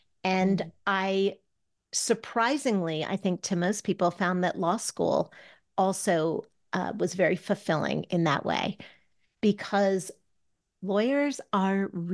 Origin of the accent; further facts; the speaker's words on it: Maryland, United States; I am an East Coaster as well. I grew up in Maryland, right outside DC. Used to those like biting cold, you know, winds in the winter.